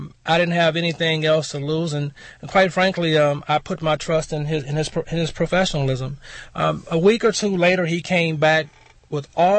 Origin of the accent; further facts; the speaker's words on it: Victoria, Texas, United States; A few years ago, I was working out in West Texas, and away from home, moved back to South Texas, Houston, and I'm from the Victoria area.